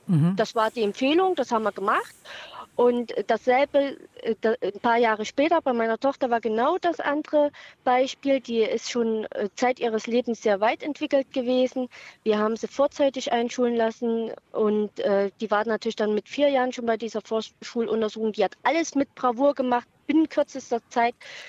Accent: Saxony-Anhalt, Germany; Also wir kommen aus Sachsen-Anhalt und da ist es so, dass diese Untersuchungen von Amtsärzten im Gesundheitsamt durchgeführt werden.

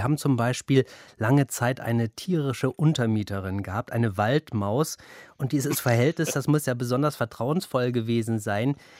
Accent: Northern Germany, Germany; dass ich da als Norddeutscher auch schon damals nicht ganz die richtige Aussprache getroffen habe.

